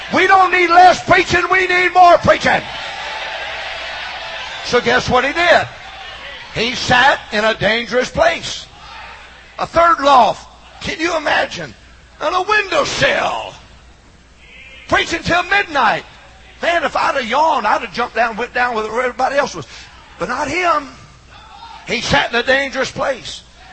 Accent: Arkansas, United States; born there; Now, I don't know about you, and I was born in Arkansas, so that's one against me.

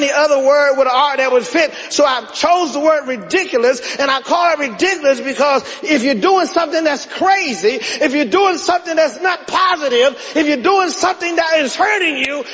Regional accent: Glenarden, Maryland, United States; when I grew up in this church, I grew up in the First Baptist Church in Glen Arden, and the mothers of the church took the young women underneath their wings

